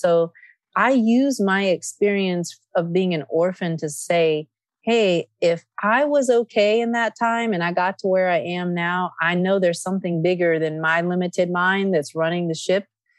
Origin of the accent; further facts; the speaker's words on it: Nevada City, California, United States; I am doing a concert in a week and a half in Nevada City, California, which is my hometown.